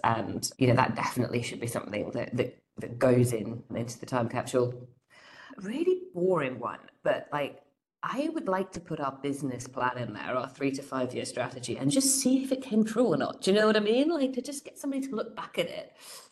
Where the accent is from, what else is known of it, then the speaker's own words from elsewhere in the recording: Wales, United Kingdom; And I was saying that we're very, very passionate about being Welsh.